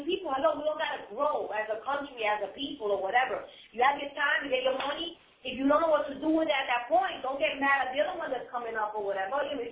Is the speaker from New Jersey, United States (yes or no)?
yes; Paterson, New Jersey, United States; I'm from Patterson.